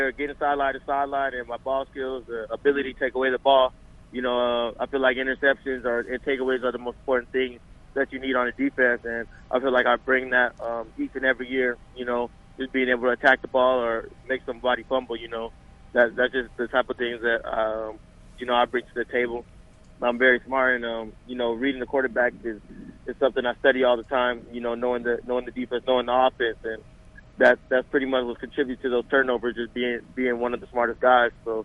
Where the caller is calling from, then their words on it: California, United States; Southern California.